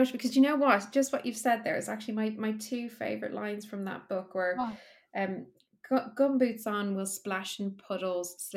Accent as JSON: {"language": "English", "country": "Ireland", "said": "And I'm from Ireland, and you could get all of them twice over, three times over"}